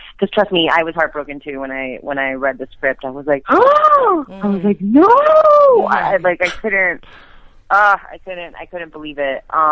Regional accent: Puerto Rico; born there; I am Latina. I was born in Puerto Rico. My parents are are Cuban, but I feel Cuba Rican.

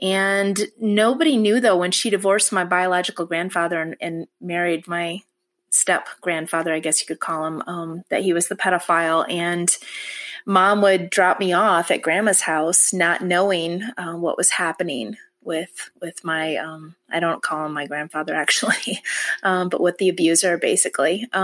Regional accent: Michigan, United States; I was born in Michigan, and that's where I was raised as well.

